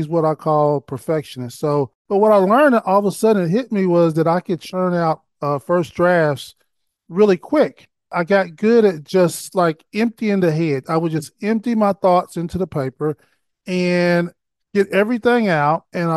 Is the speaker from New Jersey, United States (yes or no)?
no; Owensboro, Kentucky, United States; I'm from Owensboro, Kentucky.